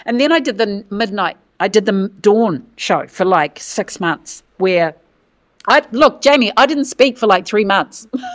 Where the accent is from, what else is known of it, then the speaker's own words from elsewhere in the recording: Wairoa, Hawke's Bay, New Zealand; I'd never done it, right? I'm from Wairoa. I'm like, what the heck?